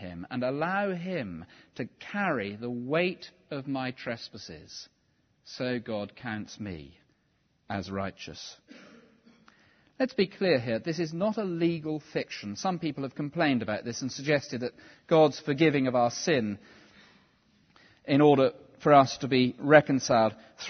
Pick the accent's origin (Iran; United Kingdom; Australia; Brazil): United Kingdom; England; being English